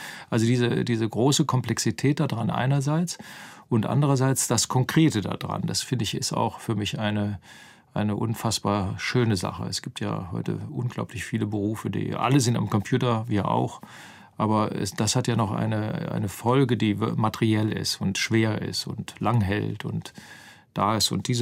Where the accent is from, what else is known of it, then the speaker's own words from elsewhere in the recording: Solingen, North Rhine-Westphalia, Germany; die war näher an Solingen, wo ich groß geworden bin.